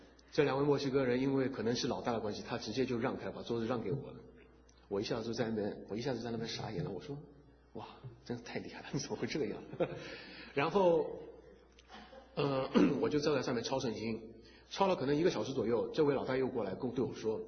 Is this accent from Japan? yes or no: no; China; 因为在里面就我一个中国人